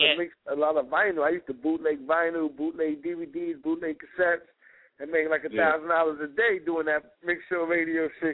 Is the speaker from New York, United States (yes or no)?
yes; New York City, New York, United States; I mean, this is my hometown, man. This is what it is. You know, I love New York, man.